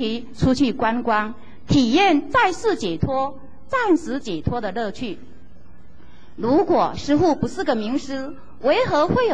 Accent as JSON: {"language": "Chinese", "country": "Taiwan", "said": "这是我们台湾人的福报。"}